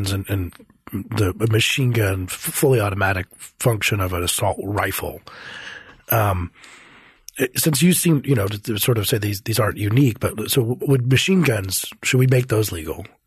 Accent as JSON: {"language": "English", "region": "Colorado", "country": "United States", "said": "We're both from Colorado"}